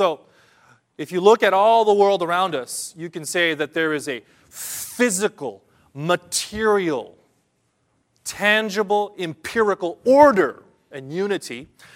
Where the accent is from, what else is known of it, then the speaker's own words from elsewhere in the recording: California, United States; So I'm from California, and there was a beautiful place called Lake Hume Lake